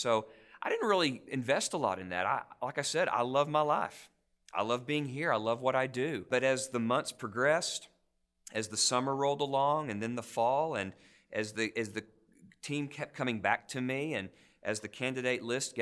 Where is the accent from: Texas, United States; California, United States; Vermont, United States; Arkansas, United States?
Arkansas, United States; I love Arkansas. I was born in Arkansas. I've lived pretty much my whole life in Arkansas.